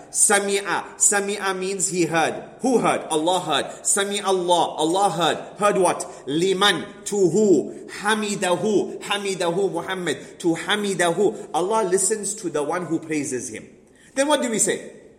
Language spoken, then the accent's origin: English; Tongaat, KwaZulu-Natal, South Africa; I come from Tongat. I live in Tongat. I come here on the Saturday whenever I'm in the country.